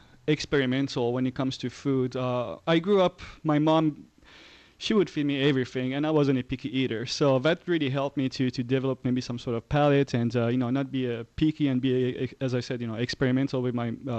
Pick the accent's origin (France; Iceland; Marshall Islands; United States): France; also born or lived in Iran; You know, I was born in Iran, I grew up in France, and I've been here for 12 years, so.